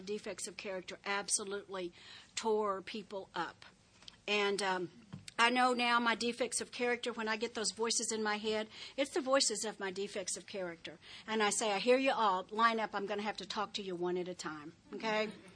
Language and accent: English; Texas, United States; I grew up in West Texas, very flat, and if you stood on a railroad track, it really looked like the two rails eventually touched.